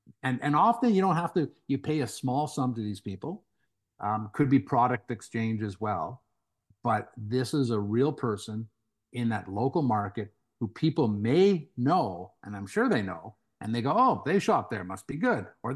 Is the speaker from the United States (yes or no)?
no; Montreal, Quebec, Canada; Yeah, it is in Montreal. That's my hometown.